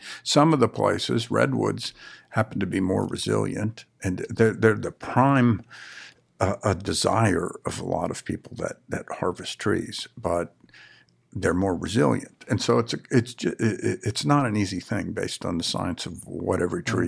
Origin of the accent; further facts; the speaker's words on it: Vallejo, California, United States; And the thing is that I grew up in Vallejo